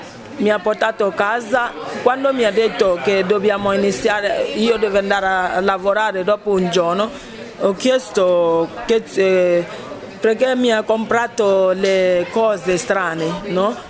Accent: Uyo, Akwa Ibom, Nigeria; Italian is a second language; moved away as an adult; now in Italy; e lei è venuta in mio paese, che è Uyo, per comprare le chiavi di suo albergo

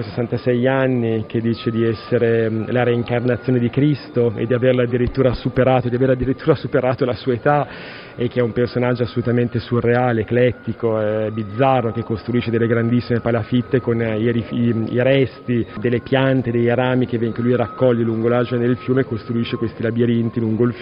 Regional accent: Parma, Emilia-Romagna, Italy; io sono di Parma originario, per cui anche per me il Po è un territorio conosciuto.

